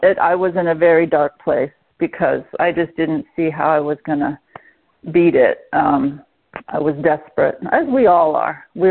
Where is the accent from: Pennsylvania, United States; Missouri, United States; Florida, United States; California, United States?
California, United States; I mean, I'm from California, and wine is it's part of the culture there to have wine with meals.